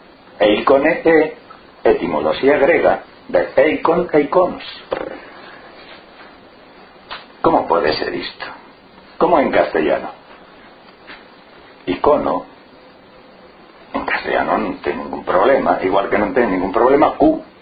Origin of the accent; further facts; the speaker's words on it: Valladolid, Castile and León, Spain; A miña, porque son de Valladolid.